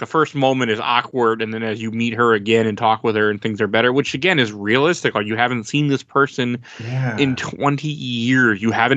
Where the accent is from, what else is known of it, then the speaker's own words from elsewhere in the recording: Milwaukee, Wisconsin, United States; moved away as an adult; now in Twin Cities, United States; Like me, I'm from Milwaukee, Wisconsin. At 18, I moved up to, I mean, not that far, but I moved to the Twin Cities in Minnesota.